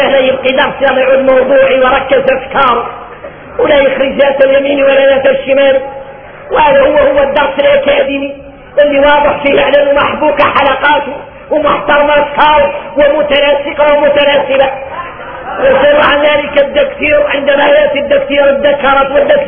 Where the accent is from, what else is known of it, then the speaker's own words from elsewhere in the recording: Mauritania; وعادوا احنا موريتاني يجي الواحد منا ساجد